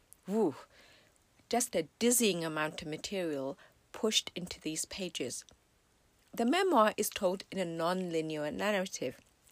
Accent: England, United Kingdom; also born or lived in Dhaka; now in United States; I was born in Dhaka, Bangladesh, grew up in England and moved to the States to go to university. When I'm in the States, I think of England as home, even though I actually have lived much longer in the States than I ever did in England.

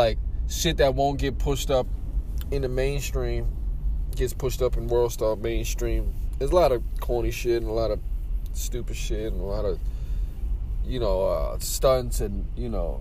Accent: New York City, New York, United States; I was born in Our Lady of Mercy Hospital in the Bronx. I was raised on Briggs Ave and Kingsbridge in the Bronx.

